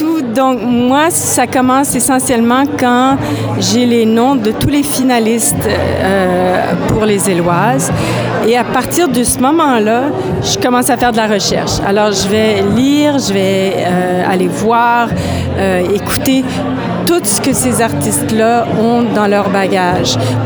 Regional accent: Moncton, New Brunswick, Canada; moi, je suis originaire de Moncton

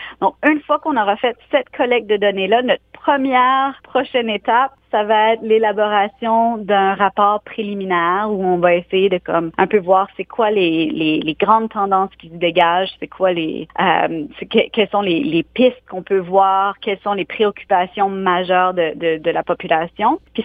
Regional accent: Moncton, New Brunswick, Canada; accent: Chiac; Moi, je suis originaire de Moncton. J'ai grandi en parlant chiac dans la cour d'école.

